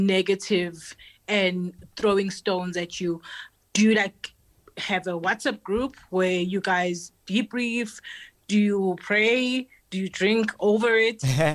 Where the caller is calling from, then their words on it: Centurion, Gauteng, South Africa; I'm in Centurion.